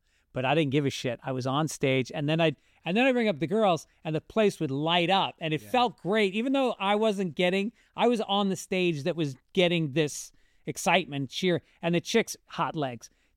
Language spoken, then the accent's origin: English; New York, United States; well, I'm from New York. Everybody thinks I'm from Boston.